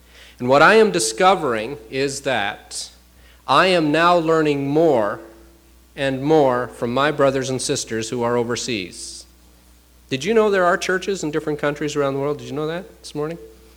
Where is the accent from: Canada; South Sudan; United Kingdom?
Canada; Ontario; "Well, I'm from just north of Toronto." Toronto. That's a province in Canada, isn't it?" So I'm beginning to, you know, hair on the back of my neck here as a good Canadian.